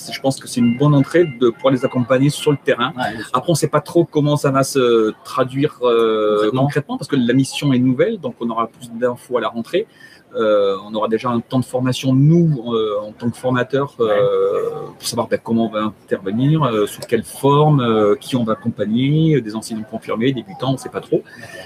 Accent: Auvergne-Rhône-Alpes, France; je viens de la Haute-Savoie

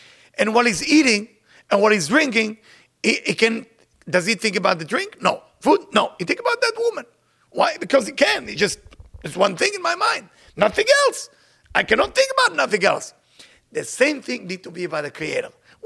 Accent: Israel; English is a second language; saw that I'm a little Israeli with my accent. I have yarmulke under my head.

